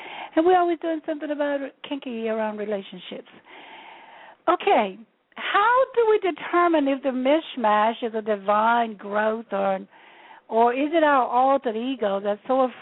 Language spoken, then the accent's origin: English; Memphis, Tennessee, United States; now we're going to go to 901, my hometown. Area code 901-289, Memphis, Tennessee.